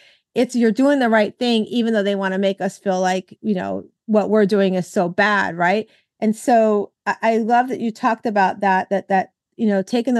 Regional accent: West Palm Beach, Florida, United States; You know, I grew up in Florida over in West Palm Beach, and where I went to school, I saw a lot of that where I lived.

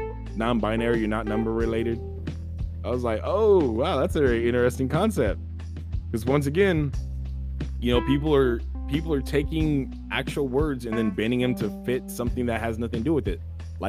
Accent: United States; born there; But me, I'm an American. I was born in America. I come from a long line of people from America, yes.

